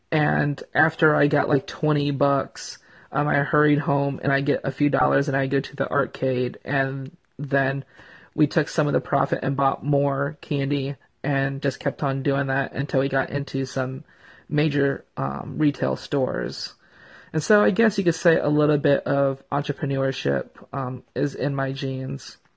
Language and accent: English; Citrus Heights, California, United States; also born or lived in Philippines / San Bernardino; I am half Filipino and half Scandinavian. When I was 1.5 years old, though, I moved to southern part of California in the San Bernardino area. And then after a few years, I moved to the suburbs of Sacramento to a city called Citrus Heights.